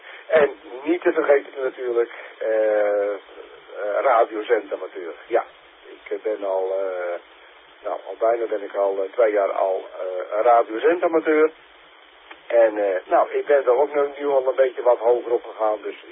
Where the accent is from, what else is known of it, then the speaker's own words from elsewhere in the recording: Enkhuizen, North Holland, Netherlands; uit Enkhuizen.